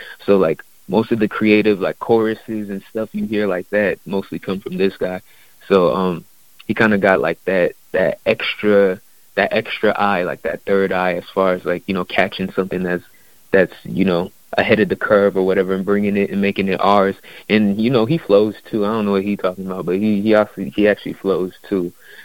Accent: Federal Way, Washington, United States; So, man, we're actually from Federal Way, the Fed. We call it the Fed side. But, yeah, we're from Federal Way. That's, like, a little bit south from Seattle.

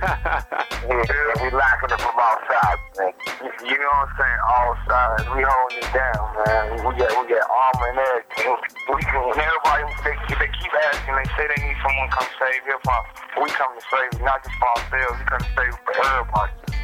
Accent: Chicago, Illinois, United States; I'm originally from Chicago, you know what I'm saying?

